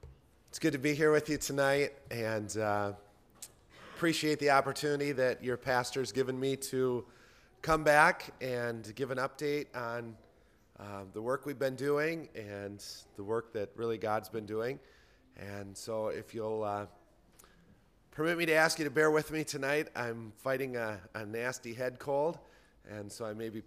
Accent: Minneapolis, Minnesota, United States; I actually feel this is closer to home to me since I'm from Minneapolis.

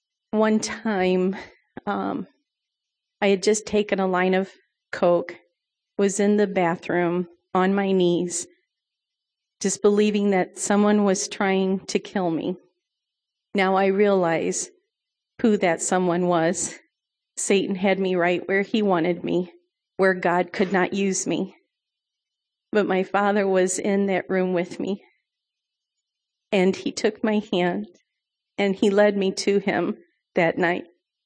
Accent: Illinois, United States; I am from Illinois and grew up there, I was not in assemblies, but I did grow up, our family was attending church.

